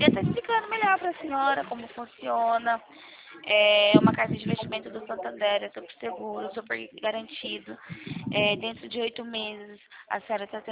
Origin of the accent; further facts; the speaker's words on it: Americana, São Paulo, Brazil; Não, eu sou de São Paulo, Americana São Paulo.